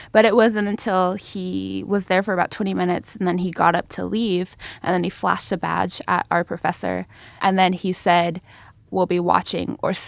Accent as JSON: {"language": "English", "region": "California", "country": "United States", "tie": "born or raised there", "said": "I am from the Bay Area, born and raised there all my life. I don't claim a particular hometown because I moved around a lot growing up. I am a first-generation American, a first-gen student here at UCSD, a proud Nigerian."}